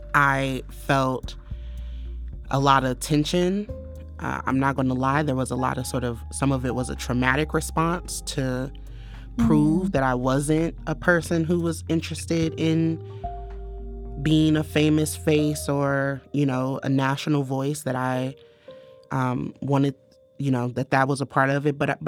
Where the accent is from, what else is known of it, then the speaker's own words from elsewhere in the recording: St. Louis, Missouri, United States; we are from St. Louis, so as much as I, and St. Louis is like, we live in the show me state, right?